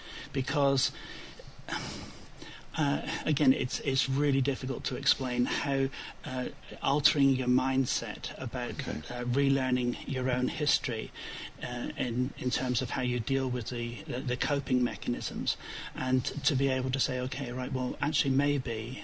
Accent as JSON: {"language": "English", "region": "South West England", "country": "United Kingdom", "tie": "born or raised there", "said": "when I was growing up in the West Country in England."}